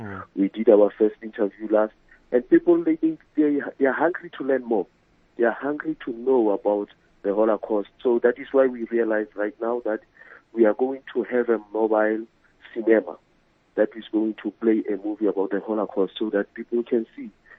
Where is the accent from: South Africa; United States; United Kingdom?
South Africa; As a South African, I grew up, but it was, I was not part of the apartheid government that time.